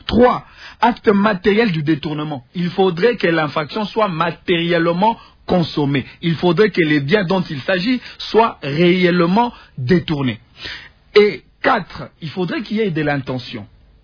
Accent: DR Congo; Je suis un Congolais, l'argent qui a été détourné, si oui, c'est l'argent du peuple congolais.

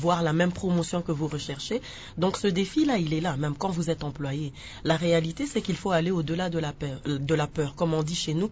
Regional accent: DR Congo; surtout chez nous en RDC

